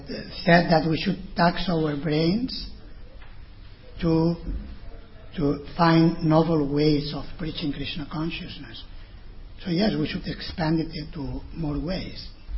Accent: Spain; born there; English is a second language; I remember also, I was born in Spain.

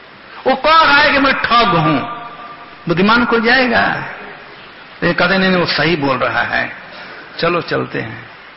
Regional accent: Bihar, India; हमारे यहां बिहार में कहावत है, जो रोगिया मांगेला वह बैदा बतावेला है।

